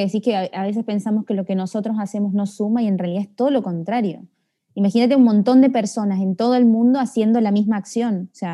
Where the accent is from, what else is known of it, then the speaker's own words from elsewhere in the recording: Argentina; sos de Argentina como yo